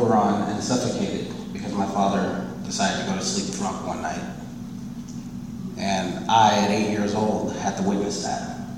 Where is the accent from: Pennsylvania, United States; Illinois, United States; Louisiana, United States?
Louisiana, United States; Baton Rouge; And grew up in Louisiana. I was born and raised there in Baton Rouge.